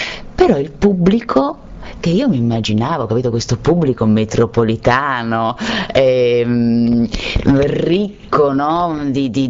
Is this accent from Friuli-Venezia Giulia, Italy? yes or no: yes; Trieste, Friuli-Venezia Giulia, Italy; io sono triestina